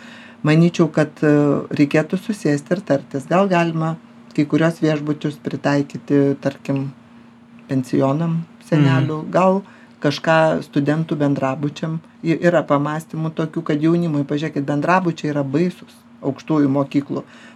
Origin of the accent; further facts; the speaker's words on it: Samogitia, Lithuania; aš esu iš Žemaitijos